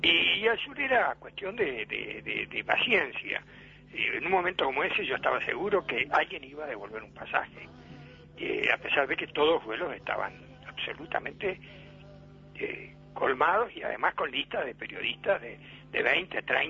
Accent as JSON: {"language": "Spanish", "country": "Uruguay", "accent": "rioplatense", "said": "le llamó la atención porque mi tono es muy rioplatense. Sí. Y yo le digo, bueno, no, porque soy uruguayo."}